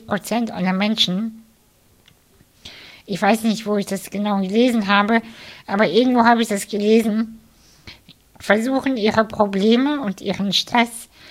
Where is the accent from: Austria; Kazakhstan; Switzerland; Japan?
Kazakhstan; now in Germany; ich komme aus der russischen Community und ich bin in der ehemaligen UdSSR aufgewachsen. Ich komme selber aus Kasachstan